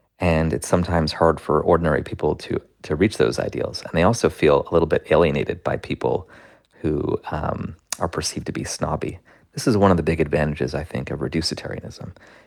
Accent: India; Yeah, well, I'm also Indian. And although I grew up initially as vegetarian

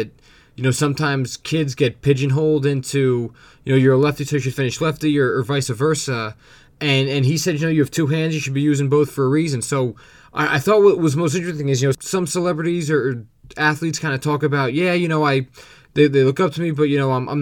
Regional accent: New Jersey, United States; growing up in New Jersey when the Jason Kidd Nets were a big thing

